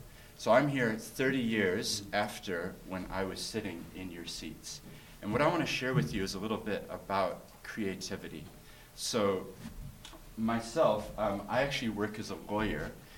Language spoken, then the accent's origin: English; New Zealand; also born or lived in United States; I'm from America originally. I was born there, but my parents moved us as a family in 1983 to New Zealand. So I was only 7 years old. So I actually grew up here in New Zealand.